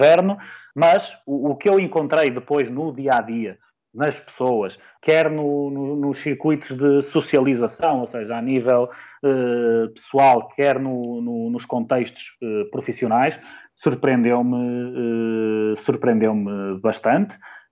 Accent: Portugal; moved away; como bom português, trouxe muitas malas, trouxe tudo, poderia trazer de Portugal

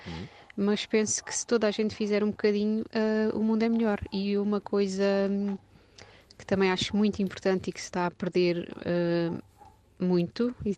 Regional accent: Évora, Portugal; Sou de Évora

